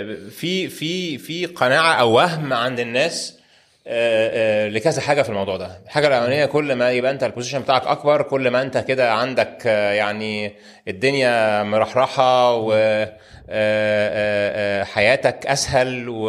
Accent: Egypt; الكالتشر الهندي كالتشر مكافحه يعني زينا كده كمصريين

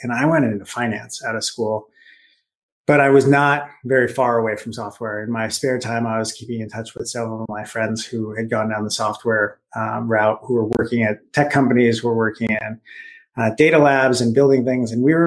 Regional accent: Redmond, Washington, United States; I grew up in Redmond, which is a small city outside that when I was a kid was known really for Nintendo of America and now is known for Microsoft.

